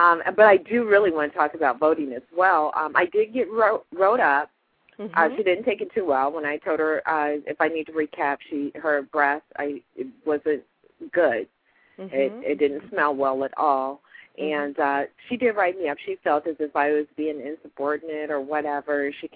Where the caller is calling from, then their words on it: Ohio, United States; I'm calling from Ohio.